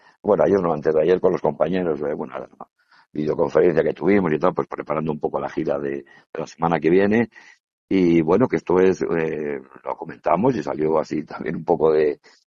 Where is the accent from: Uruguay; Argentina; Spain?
Spain; Extremadura; es algo que como extremeños nos gustaría el mejorar